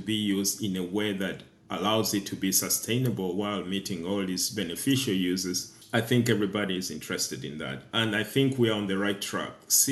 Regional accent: Uganda; I was born in Uganda and I grew up there.

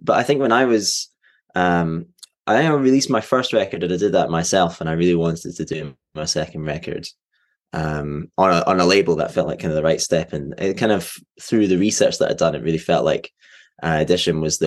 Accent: Scotland, United Kingdom; now in Glasgow, United Kingdom; I live in Scotland, in Glasgow. I'm from Clackmannanshire, kind of near the Ochil Hills, and then I grew up there, moved to Glasgow to be a musician

